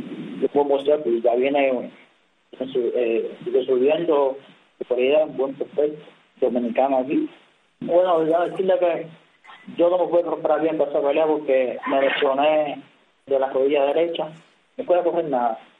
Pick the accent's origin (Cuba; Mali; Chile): Cuba; ya yo vine de Cuba